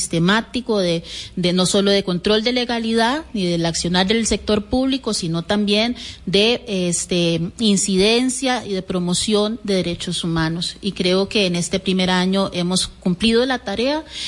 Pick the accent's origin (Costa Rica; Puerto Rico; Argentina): Costa Rica; como persona negra, como mujer, como costarricense, ¿verdad? El entendido que somos costarricenses, claro. No somos extranjeros de nuestra propia tierra